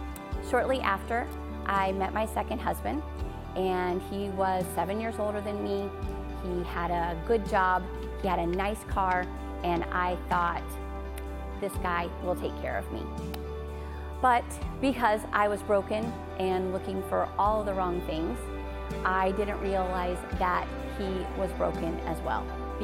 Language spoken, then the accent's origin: English; Illinois, United States; I grew up in Southern Illinois.